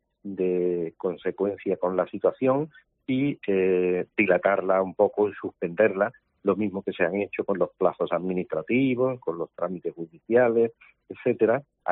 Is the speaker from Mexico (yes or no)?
no; Andalusia, Spain; yo como andaluz, como presidente andaluz